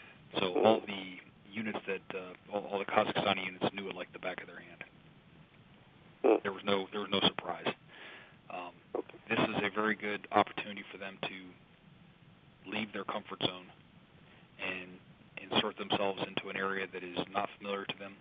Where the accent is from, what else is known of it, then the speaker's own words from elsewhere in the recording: Pennsylvania, United States; I grew up in Pennsylvania.